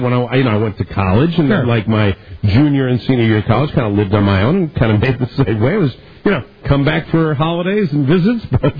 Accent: Hartford, Connecticut, United States; First of all, I'm from Hartford, Connecticut, and I went south for football.

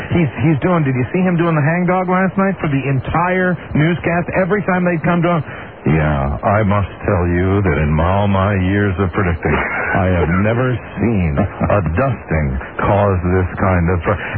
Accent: New England, United States; I mean, I grew up in New England

